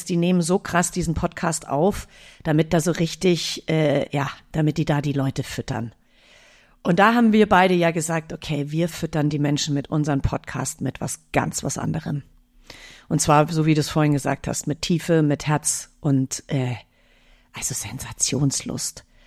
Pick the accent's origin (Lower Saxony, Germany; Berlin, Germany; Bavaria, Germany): Bavaria, Germany; Munich; also ich komme ja aus München